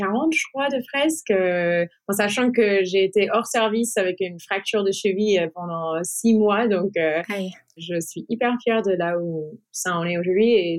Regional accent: United States; now in France; Ça fait 11 ans et demi que je suis en France, donc je suis franco-américaine. Enfin, je suis américaine, j'ai été naturalisée française il y a 4 ans.

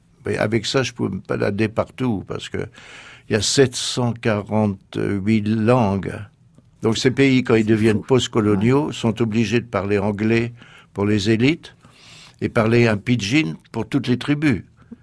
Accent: France; on est blancs tous, n'est-ce pas ? Les uns sont australiens, moi je suis français.

